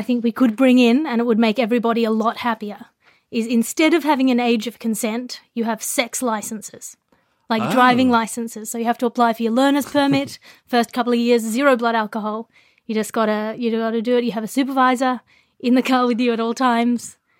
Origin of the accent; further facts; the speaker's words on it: Australia; In Australia.